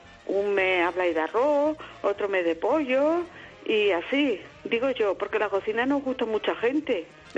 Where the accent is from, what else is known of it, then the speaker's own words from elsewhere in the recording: Mataró, Catalonia, Spain; soy de Mataró, pero vivo cerca de Sevilla. Que yo no soy fósfora, soy herreriana. Soy de Herrera a muerte.